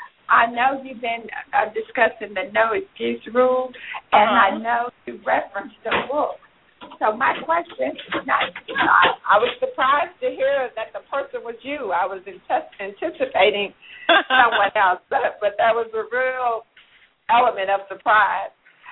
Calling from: Jackson, Mississippi, United States; I'm calling from Jackson, Mississippi.

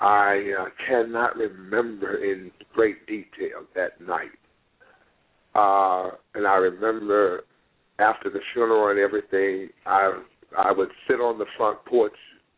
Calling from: St. Louis, Missouri, United States; I'm calling from St. Louis, Missouri.

